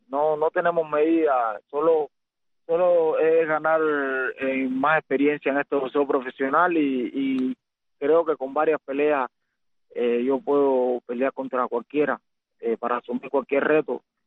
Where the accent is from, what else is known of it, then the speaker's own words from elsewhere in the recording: Nuevitas, Camagüey, Cuba; porque ahí fue donde yo nací, y especialmente a la gente de Nuevita que me vieron crecer